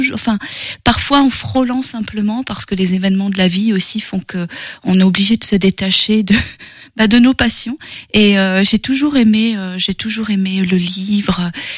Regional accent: Poitiers, Nouvelle-Aquitaine, France; now in Saint-Sylvain-d'Anjou, France; j'habite à Saint-Sylvain-d'Anjou, mais je suis originaire de la Vienne et plus précisément de Poitiers.

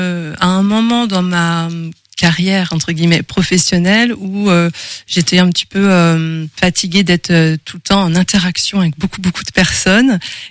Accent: Châteaubriant, Pays de la Loire, France; born there; now in Nantes, France; J'habite actuellement à Nantes et depuis longtemps, depuis mes études, mais sinon je suis née à Châteaubriand.

